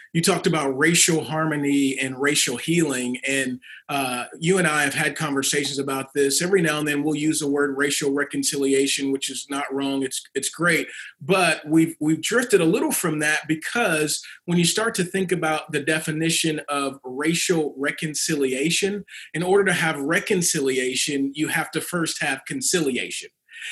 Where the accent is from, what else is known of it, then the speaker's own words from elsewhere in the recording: Shreveport, Louisiana, United States; also born or lived in West Covina, California; I was born in West Covina, California, and I grew up in Shreveport, Louisiana.